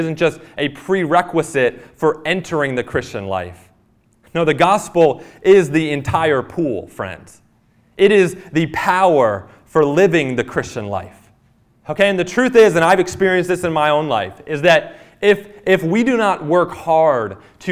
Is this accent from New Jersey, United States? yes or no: yes; New Jersey, United States; I grew up on the Jersey Shore. Not the show, but the actual place.